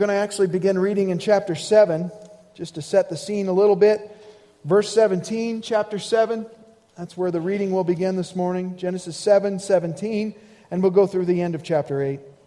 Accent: Indiana, United States; Growing up in Indiana, I remember going on vacation with my family.

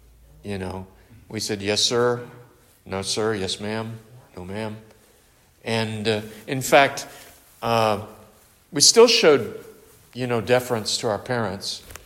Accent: the South, United States; Of course, I grew up in the South, so that's different culture.

